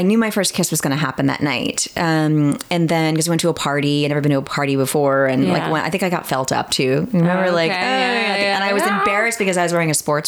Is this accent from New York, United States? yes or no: yes; Queens, New York, United States; I grew up in Queens.